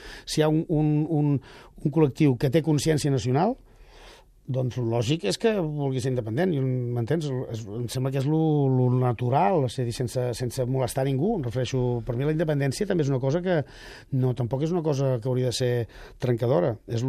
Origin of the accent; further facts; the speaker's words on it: Catalonia, Spain; accent: Catalan; Però si tinc accent català